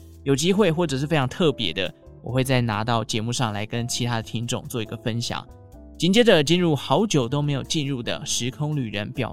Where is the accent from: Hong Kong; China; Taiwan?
Taiwan; Taichung; 那像我们中部台中人呢，就会说银贵或者是美乐地啦，这个算是我们中部人的一个暗语